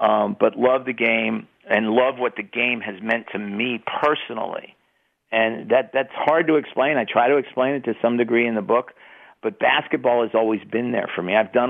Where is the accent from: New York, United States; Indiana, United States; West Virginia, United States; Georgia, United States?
New York, United States; New York City; And I grew up with it in New York City. I used to ride the subway up to Columbia when Columbia was good, believe it or not, in the late 60s and early 70s.